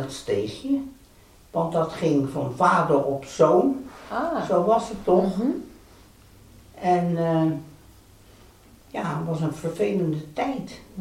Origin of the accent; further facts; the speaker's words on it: Leiden, South Holland, Netherlands; born there; Ik ben in Leiden geboren